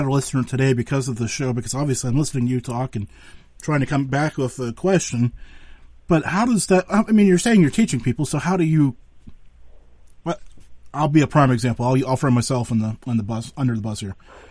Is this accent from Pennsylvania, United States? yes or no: yes; Pennsylvania, United States; So I'm from Western Pennsylvania. I didn't know if you knew that or not.